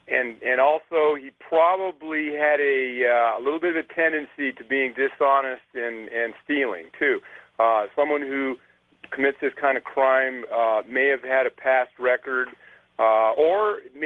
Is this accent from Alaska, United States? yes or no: yes; Alaska, United States; I'm originally from Alaska, and I met this person